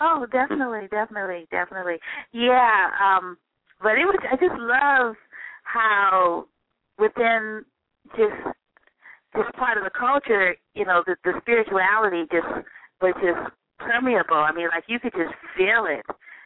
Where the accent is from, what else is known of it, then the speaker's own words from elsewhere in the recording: San Francisco, California, United States; we talked about off the air and maybe a little bit on the air about our Louisiana roots and growing up in San Francisco.